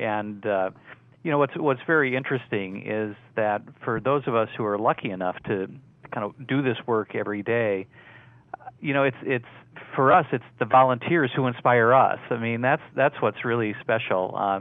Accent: Minneapolis-St. Paul, Minnesota, United States; now in Atlanta, United States; was a volunteer in my hometown of Minneapolis-St. Paul, Minnesota

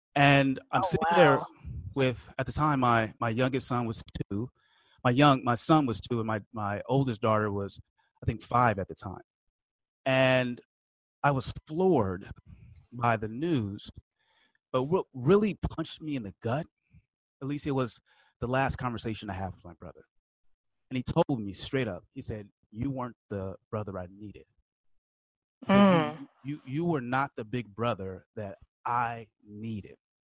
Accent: Oakland, California, United States; I grew up in Oakland, California, as you mentioned, and you know, that's the Bay Area, California. And I grew up during the height of the crack epidemic.

